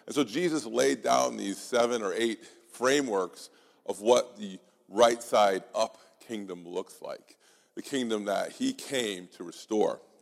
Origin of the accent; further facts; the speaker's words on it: Boston, Massachusetts, United States; now in Philadelphia, United States; I'm from Boston area, so I'm a real outsider in Philadelphia